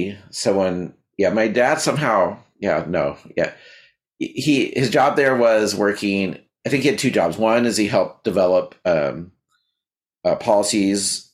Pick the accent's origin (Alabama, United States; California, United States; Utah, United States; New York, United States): Utah, United States; Logan; born there; So I was born in Utah, Logan, Utah. It's like a college town in Utah. I imagine lots of Mormons, though we weren't Mormon.